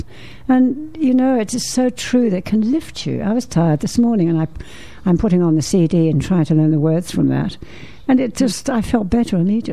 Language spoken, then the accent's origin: English; Midlands, United Kingdom; I come from the Midlands, and we went to see this show